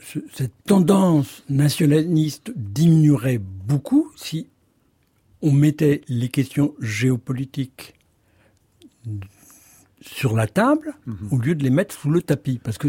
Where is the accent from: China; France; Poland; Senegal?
Poland; first language Polish; French is a second language; Puisque ma mère est polonaise. Et que ma langue maternelle est le polonais.